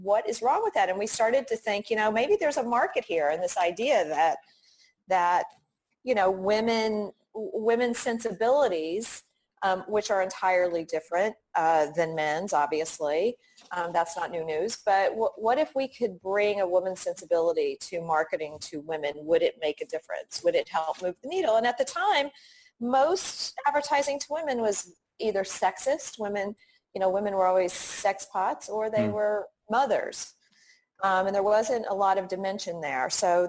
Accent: Texas, United States; I grew up I grew up in Texas, and let's just say it was the early 90s

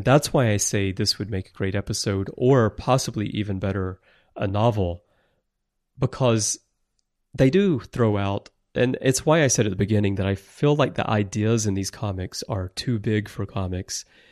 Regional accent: United States; moved away as an adult; now in Japan; There's a great contrast for me being American, growing up in America, but then living most of my adult life in Japan

